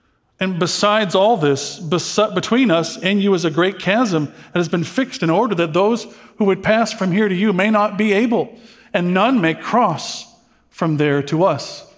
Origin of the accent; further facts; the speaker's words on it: Chicago, Illinois, United States; if you came to the Twin Cities or my hometown, Chicago, and you saw somebody begging